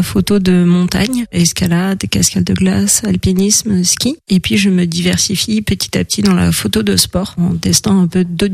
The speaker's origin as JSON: {"language": "French", "town": "Paris", "region": "Île-de-France", "country": "France", "tie": "born or raised there", "said": "j'ai passé mon enfance à Paris et à l'issue de mes études, j'ai déménagé dans la vallée par motivation pour le mode de vie à la montagne"}